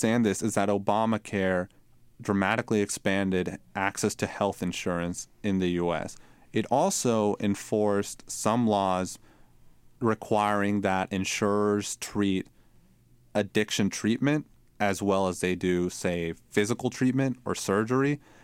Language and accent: English; Ohio, United States; Yeah, so I'm from Ohio, which is now the state with the second highest drug overdose death rate in the country.